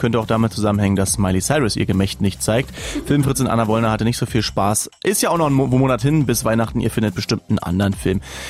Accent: Potsdam, Brandenburg, Germany; ich als Potsdamer

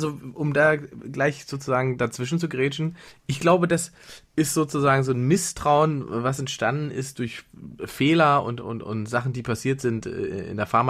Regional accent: East Germany, Germany; ich komme ja aus der DDR ursprünglich.

